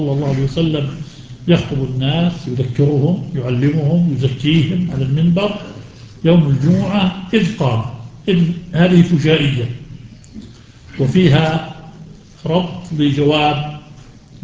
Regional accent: Jerusalem, Palestine; أكلت برتقال يافا بلدي، أنا مقدسي لكن فلسطين،

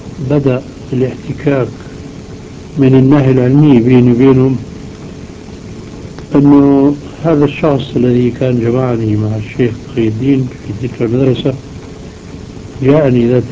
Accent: Syria; مجلة المسلمون التي كانت تصدر عندنا في الشام

